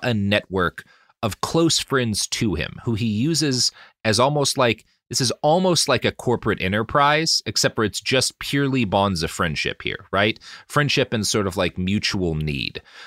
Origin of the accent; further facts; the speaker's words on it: Oklahoma, United States; I come from Oklahoma, boy.